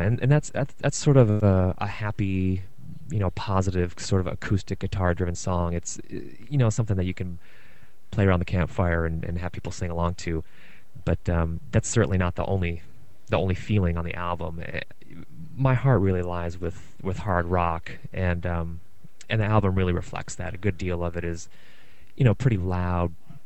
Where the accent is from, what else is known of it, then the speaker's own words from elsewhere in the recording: Athens, Ohio, United States; I was riding my bicycle in my hometown in Athens, Ohio